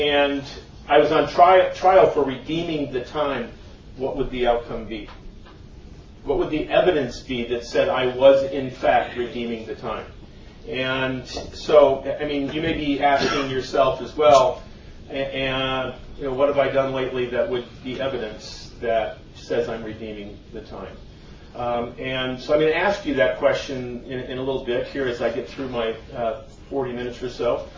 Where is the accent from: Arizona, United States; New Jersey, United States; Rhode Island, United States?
Arizona, United States; and I'm from Arizona!